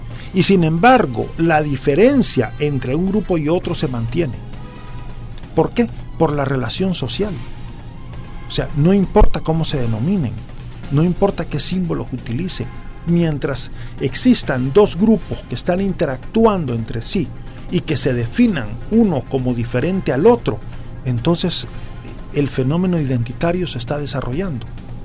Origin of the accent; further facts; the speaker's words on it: El Salvador; Tenemos una identidad nacional, digamos, somos salvadoreños.